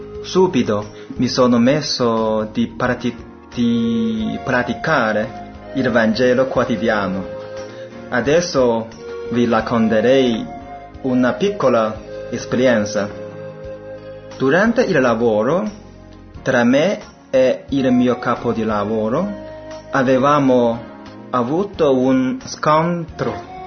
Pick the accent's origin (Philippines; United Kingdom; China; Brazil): China; Italian is a second language; now in Italy; sono cinese. Quando avevo 9 anni, cioè 20 anni fa, tutta la mia famiglia abbiamo ricevuto il battesimo.